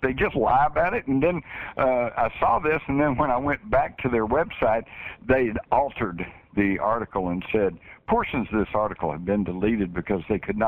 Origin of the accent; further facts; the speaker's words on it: Texas, United States; Hell, Mike, when I was a kid growing up in Texas, we took guns to school